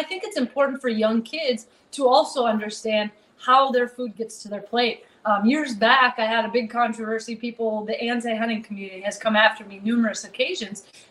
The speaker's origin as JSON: {"language": "English", "town": "Paynesville", "region": "Minnesota", "country": "United States", "tie": "born or raised there", "said": "So I grew up in Painesville. It's just a tiny little town with about 2,500 people between St. Cloud and Wilmer. So west central Minnesota, small town life, absolutely loved it."}